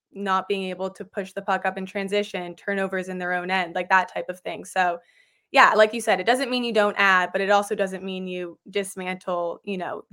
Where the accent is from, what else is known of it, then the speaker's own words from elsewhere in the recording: New York, United States; I grew up in New York.